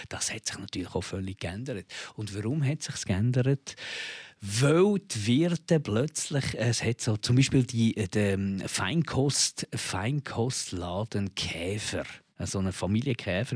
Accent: Switzerland; das Originalzürcher Oktoberfest, eines der ersten überhaupt, das es da gegeben hat bei uns in der Schweiz.

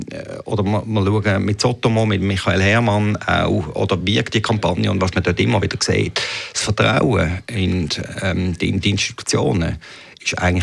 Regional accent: Basel, Basel-Stadt, Switzerland; Als Basler, mit einer welschen Mutter.

